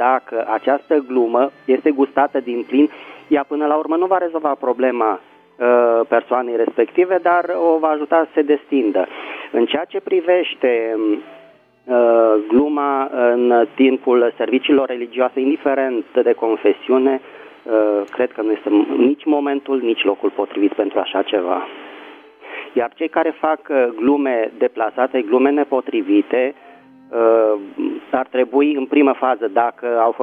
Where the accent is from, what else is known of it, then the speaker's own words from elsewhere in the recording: Bucharest, Romania; din București.